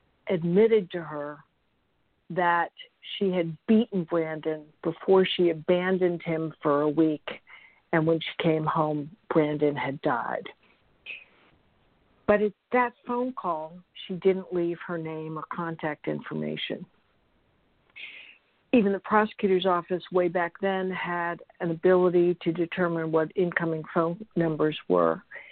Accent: Haiti; And I grew up in Haiti and was familiar with various things related

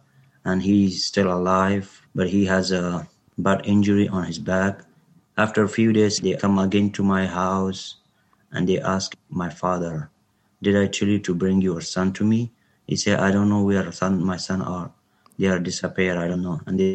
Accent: Kabul, Afghanistan; English is a second language; moved away as an adult; I grew up in Kabul and I go to my job in Kandahar.

